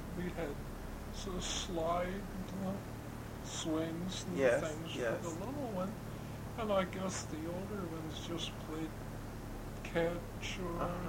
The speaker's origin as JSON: {"language": "English", "region": "Michigan", "country": "United States", "tie": "born or raised there", "said": "Oh, no. I was born in Lenawee County, up by Adrian."}